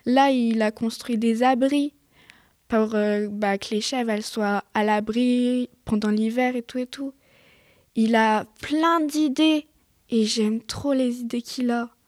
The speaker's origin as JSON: {"language": "French", "town": "Maubeuge", "region": "Hauts-de-France", "country": "France", "said": "j'ai 16 ans et je viens de Maubeuge."}